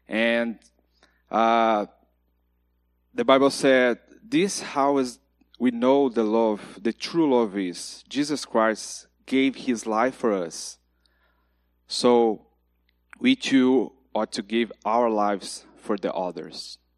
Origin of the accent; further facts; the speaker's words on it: Curitiba, Paraná, Brazil; English is a second language; So I grew up in Curitiba, south of Brazil, in a wonderful home.